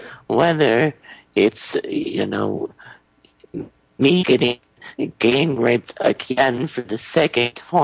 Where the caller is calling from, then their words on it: Illinois, United States; I'm calling from Illinois, but I think I'm going to be moving back to New Jersey.